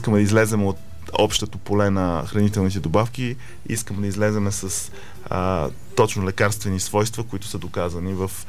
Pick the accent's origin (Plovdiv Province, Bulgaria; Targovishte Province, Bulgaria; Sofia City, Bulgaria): Plovdiv Province, Bulgaria; Plovdiv; born there; Роден съм в Пловдив, но моите родители двамата са в София. Са от София